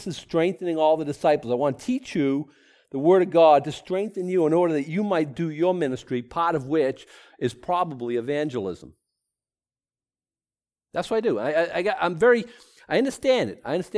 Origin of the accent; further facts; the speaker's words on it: Boston, Massachusetts, United States; accent: Bostonian; I think like English is my second language, like Bostonian is my first, and I try not to speak with an accent so much